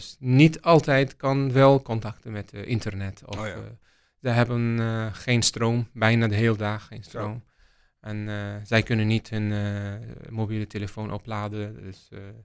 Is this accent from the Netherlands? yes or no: no; Latakia, Latakia Governorate, Syria; Dutch is a second language; Ik kom uit Latakia. Latakia ligt in de noordwest van Syrië.